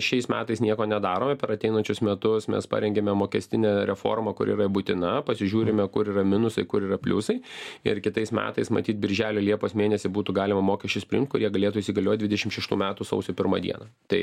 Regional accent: Samogitia, Lithuania; Gal dėl to, kad esu pakankamai tiesmukiškas, esu žemaitis, pasakau tai, ką aš mastau

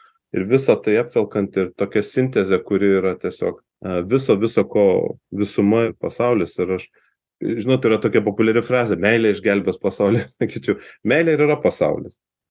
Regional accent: Joniškis, Šiauliai County, Lithuania; Aš užaugau Lietuvoje, aš gimiau Šiauliuose, vėliau gyvenau Joniškėje, užbaigiau mokyklą.

